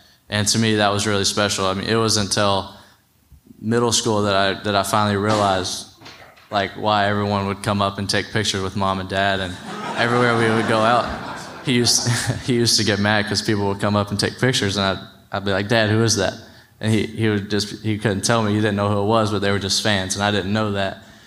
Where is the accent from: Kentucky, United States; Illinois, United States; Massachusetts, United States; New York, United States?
Kentucky, United States; Like I said before, I'm from Kentucky. It was always a dream of mine to play at the University of Kentucky.